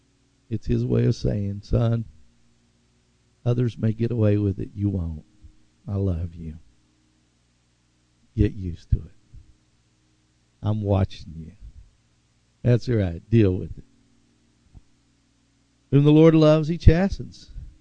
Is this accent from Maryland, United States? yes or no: no; Tulsa, Oklahoma, United States; Growing up in West Tulsa, there was an area called the Ditcher.